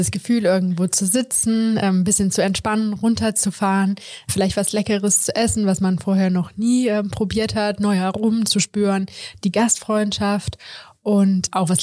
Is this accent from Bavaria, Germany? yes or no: no; Overath, North Rhine-Westphalia, Germany; Wir wohnen in Overath oder ich bin in Overath groß geworden, das ist ungefähr 25 Kilometer von hier. Und natürlich, ich bin schon in Köln zur Schule gegangen und habe halt mein Leben hier verbracht, also das ist mein Zuhause.